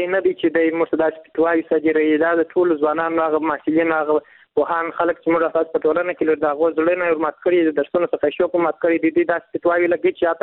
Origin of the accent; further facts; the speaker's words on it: Kandahar, Afghanistan; له کندهار ولایت څخه یو تن محصل یم.